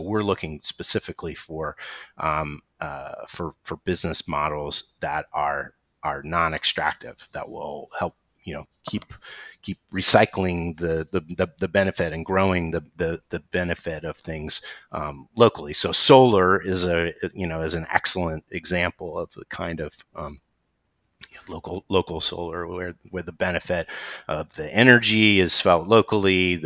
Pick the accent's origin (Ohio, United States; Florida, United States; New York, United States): Ohio, United States; Athens; now in Atlanta, United States; I do live in Atlanta, but I grew up in Athens, Ohio, and my father and my sister live on the 400-acre farm where I grew up in southeastern Ohio